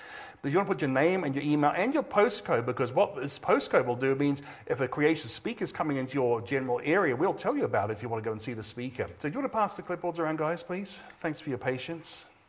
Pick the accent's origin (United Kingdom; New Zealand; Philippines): New Zealand; also born or lived in Australia; now in United States; I actually am a dual national, New Zealand and Australia. I was born in Australia, did my schooling in New Zealand, went back to Australia to work for Creation Ministries, but now I moved over here